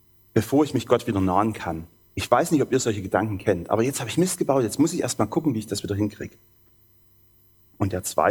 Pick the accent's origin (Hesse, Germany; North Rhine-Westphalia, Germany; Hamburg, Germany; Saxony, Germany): Saxony, Germany; accent: Erzgebirgisch; now in Bautzen, Germany; Ich komme aus Bautzen, also ursprünglich aus dem Erzgebirge. Falls ich immer mal so ins Erzgebirgische rutsche, vergebt mir.